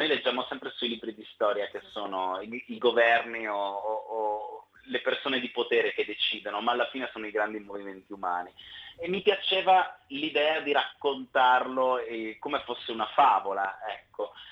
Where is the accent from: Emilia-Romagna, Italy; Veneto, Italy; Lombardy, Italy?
Veneto, Italy; born there; Io sono nato vicino all'Adige e al Po, e quindi credo che l'acqua sia qualcosa di importante.